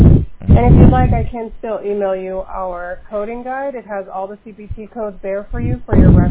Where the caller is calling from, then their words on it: Santa Fe, New Mexico, United States; I'm calling from Santa Fe, returning your voicemail.